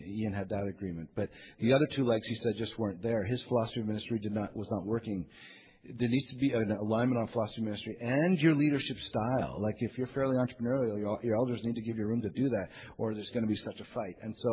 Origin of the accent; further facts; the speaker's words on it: Quebec, Canada; I grew up in Quebec.